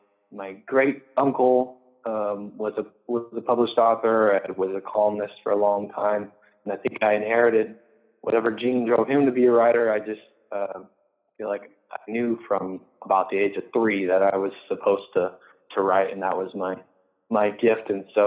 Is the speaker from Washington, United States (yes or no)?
yes; Longview, Washington, United States; now in Spokane, United States; Yeah, so I grew up in Longview, Washington. Now I live in Spokane